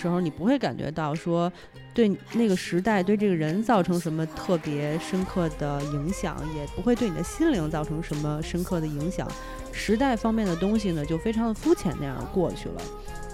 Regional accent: China; 作为我们中国人就会想说啊，拍得不好，没有完全体现出我们中国的风貌

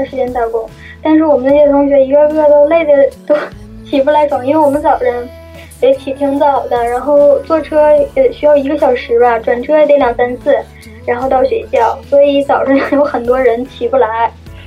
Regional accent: China; 我一个中国人。

